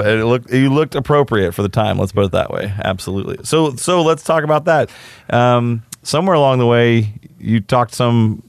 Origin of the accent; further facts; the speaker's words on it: Oklahoma, United States; Because, you know, I grew up here in Rogers County.